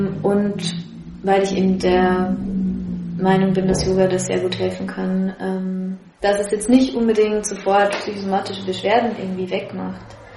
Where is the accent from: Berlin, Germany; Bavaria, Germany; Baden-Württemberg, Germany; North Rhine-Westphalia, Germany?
Bavaria, Germany; Regensburg; also born or lived in Dresden; Ja, ich komme eigentlich aus Bayern, aus Regensburg. Aber ich habe die letzten 7 Jahre in Dresden verbringen dürfen.